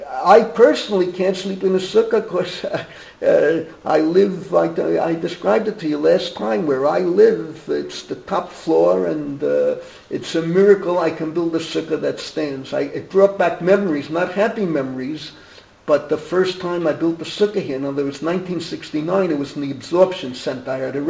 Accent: Lithuania; I come from Lithuania, and what can I do? I have to respect Vishnitz, all right? The youth can't take what I took from Reb Yeruchim Gerelich, but I'm a Litvak, I have to admit it.

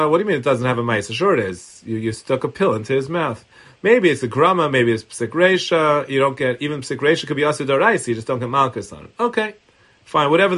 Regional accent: Brooklyn, New York, United States; I think when I grew up in Brooklyn, who was missing part of his nose.

